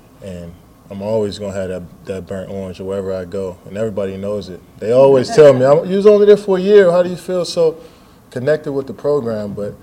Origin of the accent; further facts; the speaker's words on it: Maryland, United States; I was a student athlete, and I'm coming from Maryland. I've never been to Texas before.